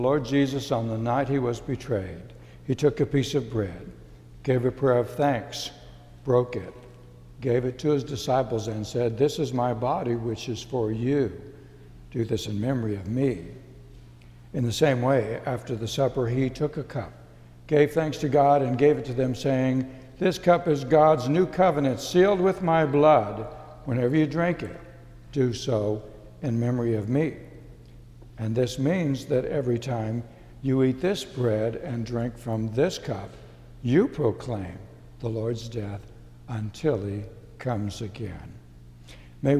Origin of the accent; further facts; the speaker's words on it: Texas, United States; Growing up in Texas and a lifelong patron of those greasy burgers once served out of orange and white A-frame buildings